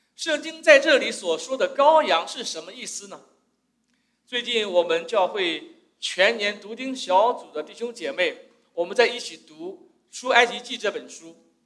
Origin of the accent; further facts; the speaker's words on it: China; 我们中国人在过年的时候啊，大家都喜欢说一些祝福的话。